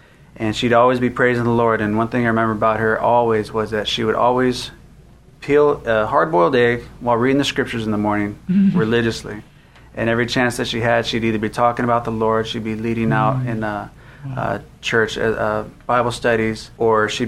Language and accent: English; Torrance, California, United States; also born or lived in Texas; I grew up in Torrance, California, born in Texas, and then we moved to Torrance when I was about 9 months old. So anyways, I grew up in Torrance, California.